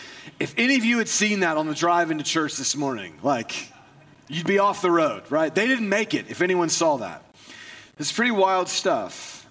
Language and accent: English; Indiana, United States; Now, growing up in Indiana, I've been around thunderstorms my whole life.